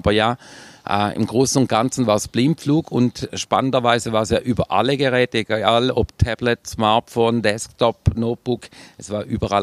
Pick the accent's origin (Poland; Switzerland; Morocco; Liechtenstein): Switzerland; nachher wird sicherlich nicht besser, wenn ein Schweizer kommt. Ja, ich bin dann auf die Bühne, habe auf Schweizerdeutsch begon